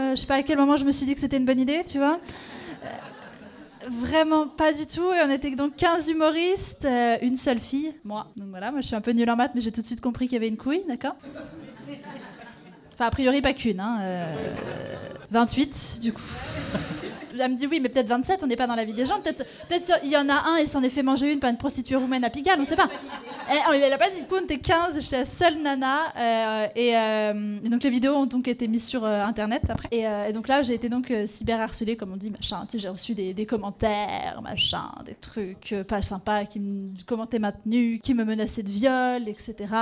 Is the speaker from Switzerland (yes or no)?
yes; Switzerland; Puis parce que je suis suisse, donc chez nous, c'est légal.